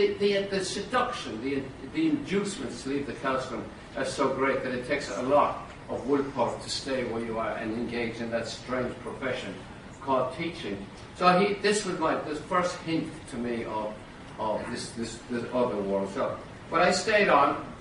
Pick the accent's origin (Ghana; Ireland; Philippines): Ireland; now in United States; So I tell them a few stories about growing up in Ireland